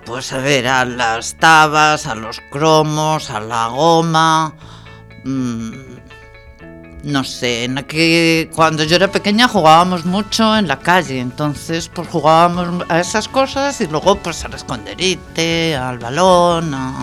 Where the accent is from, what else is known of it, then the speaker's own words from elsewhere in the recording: Ávila, Castile and León, Spain; born there; En Ávila.